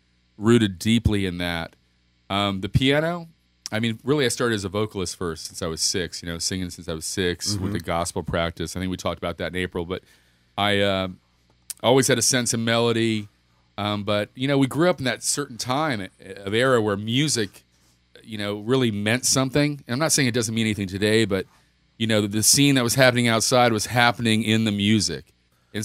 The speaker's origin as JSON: {"language": "English", "town": "West Palm Beach", "region": "Florida", "country": "United States", "tie": "born or raised there", "said": "And, you know, South Florida, I'm a native. I was born in West Palm Beach. And it's always been tough down here."}